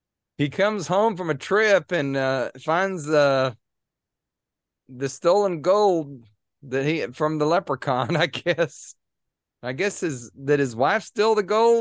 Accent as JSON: {"language": "English", "region": "Scotland", "country": "United Kingdom", "said": "I'm Scottish. I'm not Irish."}